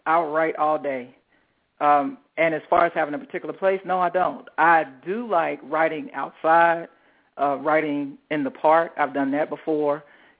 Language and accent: English; Memphis, Tennessee, United States; Okay, well, I'm originally from Memphis. Been living in Georgia since about 2000.